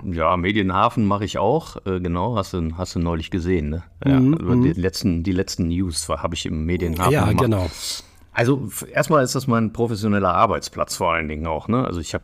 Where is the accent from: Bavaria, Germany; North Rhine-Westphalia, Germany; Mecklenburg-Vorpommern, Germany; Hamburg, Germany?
North Rhine-Westphalia, Germany; Düsseldorf; in Düsseldorf, in meiner Heimatstadt, in meinem Bürokeller.